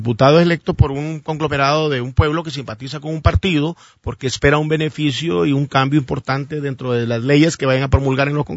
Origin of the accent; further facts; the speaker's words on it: Intibucá, Honduras; born there; now in Tegucigalpa, Honduras; porque yo nací en Intibucá, pero yo les dije claramente, yo no vivo aquí. Yo vivo en Tegucigalpa